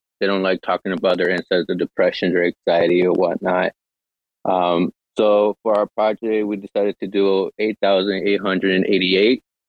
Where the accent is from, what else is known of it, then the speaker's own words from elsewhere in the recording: Oregon, United States; also born or lived in Los Angeles; I'm originally from Los Angeles, raised in Oregon.